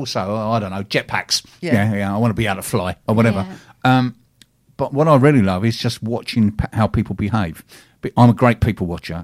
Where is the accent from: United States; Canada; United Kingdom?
United Kingdom; London; accent: Cockney; I'm English and I'm a Cockney in it.